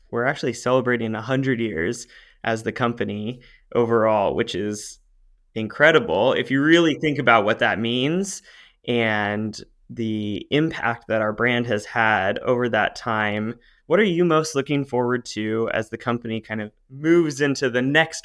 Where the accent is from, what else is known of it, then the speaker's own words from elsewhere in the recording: California, United States; I grew up in California, so being kind to the nature around me was something that I was familiar